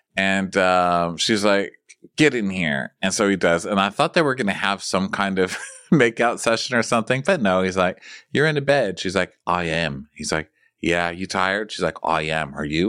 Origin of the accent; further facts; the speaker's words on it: Texas, United States; Because I'm from Texas, you know?